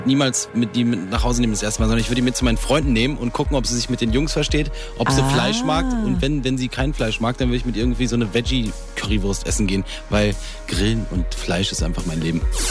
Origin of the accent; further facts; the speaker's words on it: Fehmarn, Schleswig-Holstein, Germany; also born or lived in Berlin; Ich hatte ja das Glück, dass ich auf Fehmarn groß werden durfte.